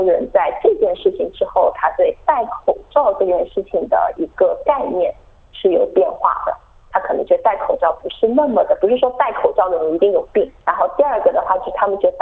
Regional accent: China; 我们都是就是留学生，都是来自中国，然后我们是来自四个不同的地方。

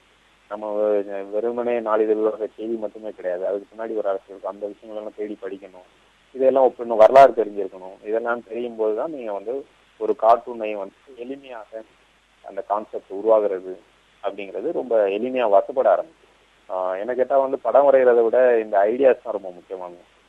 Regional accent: Mumbai, Maharashtra, India; நான் பிறந்து வளர்ந்ததெல்லாம் மும்பை, என்னுடைய பூர்வீகம் வந்து திருநெல்வேலி. மற்றபடி அப்பாவுக்கு ரயில்வேல பணி, அதனால நாங்கள் மும்பையில் இருக்கோம்.

